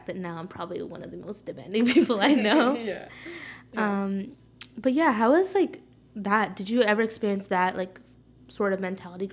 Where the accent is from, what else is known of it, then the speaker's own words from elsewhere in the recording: Bridgewater, New Jersey, United States; I came from Bridgewater. It's only really an hour away.